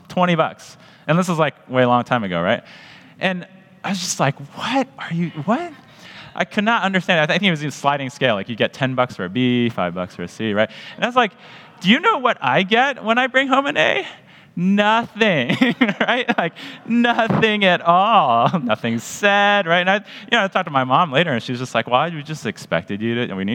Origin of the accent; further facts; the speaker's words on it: Canada; Everyone knows I'm Canadian.